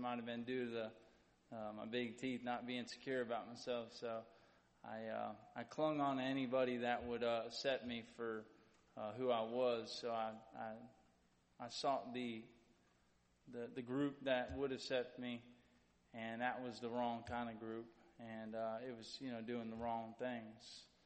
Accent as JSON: {"language": "English", "town": "Titusville", "region": "Florida", "country": "United States", "said": "I'm originally from Brevard, Titusville, by the Kennedy Space Center."}